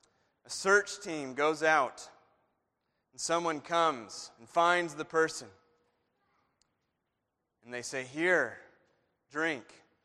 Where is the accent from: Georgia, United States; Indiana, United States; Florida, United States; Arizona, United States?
Arizona, United States; Tucson; I grew up in Tucson.